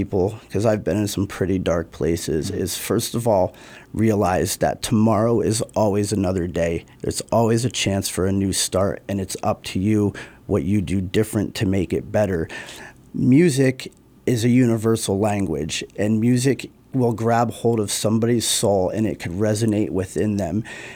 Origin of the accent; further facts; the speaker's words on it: Bloomsburg, Pennsylvania, United States; I'm originally from Bloomsburg, Pennsylvania, and we had a pretty neat local scene there of just rock music and new metal.